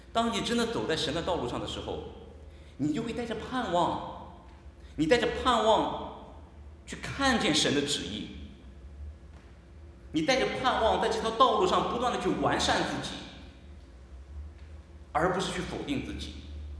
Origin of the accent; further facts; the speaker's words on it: China; 这一点我们中国人的父母尤其清楚。